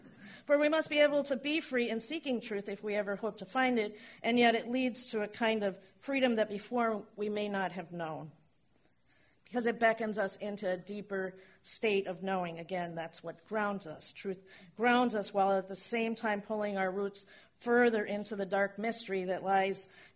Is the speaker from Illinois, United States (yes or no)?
no; Mountain View, California, United States; born there; I was born in Mountain View, and my mom's from Sunnyvale.